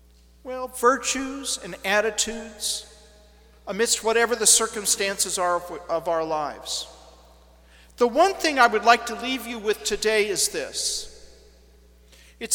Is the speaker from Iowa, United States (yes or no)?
no; St. Louis, Missouri, United States; I grew up in St. Louis, Missouri, not Bethlehem or Nazareth.